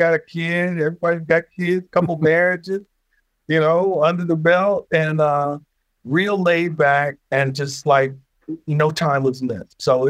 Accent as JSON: {"language": "English", "town": "Detroit", "region": "Michigan", "country": "United States", "tie": "born or raised there", "said": "I'm from Detroit, born and raised. I went to many Lions games."}